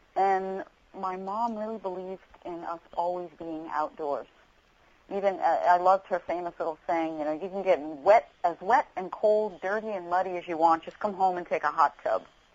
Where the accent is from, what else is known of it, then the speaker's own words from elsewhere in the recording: New Jersey, United States; born there; Okay, well, I was born in New Jersey.